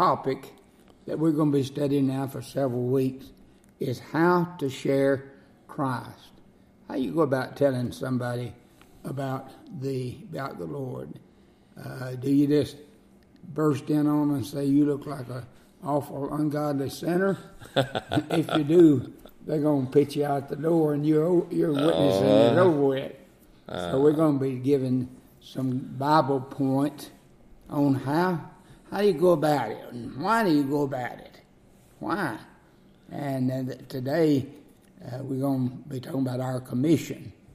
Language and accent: English; Gordo, Alabama, United States; I'm from Gordo, Alabama, and I pastored for 59 years